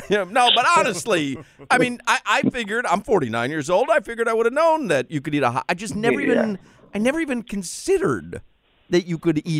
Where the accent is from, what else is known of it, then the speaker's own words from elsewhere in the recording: Hialeah, Florida, United States; I grew up in Hialeah. I ate mayonnaise sandwiches and cold hot dogs every day.